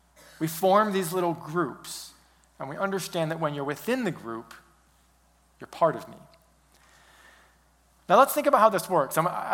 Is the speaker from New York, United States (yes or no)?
no; California, United States; now in Texas, United States; Here we are, Californians in Texas, because that's another part of my identity. I'm a Californian.